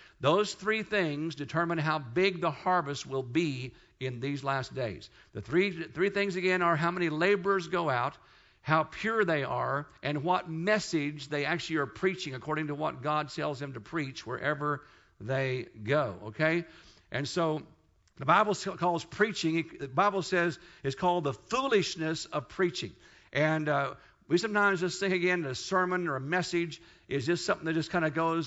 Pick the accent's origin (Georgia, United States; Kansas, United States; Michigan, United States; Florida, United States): Kansas, United States; the churches I went to back in the 70s, when I was raised in Kansas